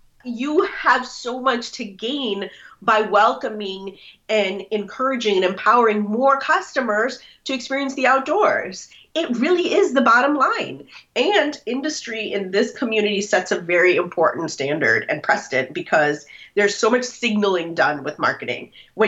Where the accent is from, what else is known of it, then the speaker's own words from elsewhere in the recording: United States; As a Muslim American who really sort of came of age post 9/11, my relationship with patriotism is very loud.